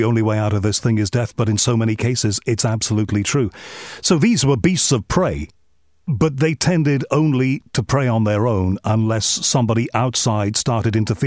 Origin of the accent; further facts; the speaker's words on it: Liverpool, North West England, United Kingdom; Well, I'm from Liverpool, I'm from Liverpool, which is a lot like New York.